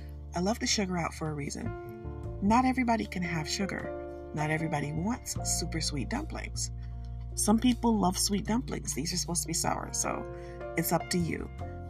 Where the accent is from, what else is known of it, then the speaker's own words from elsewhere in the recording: Detroit, Michigan, United States; I'm from Detroit. We fry everything.